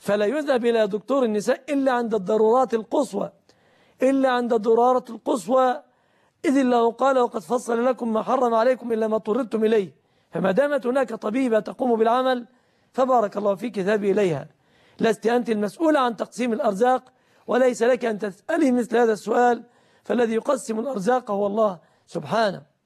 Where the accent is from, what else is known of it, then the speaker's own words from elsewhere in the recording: Egypt; إلى بلادنا مصر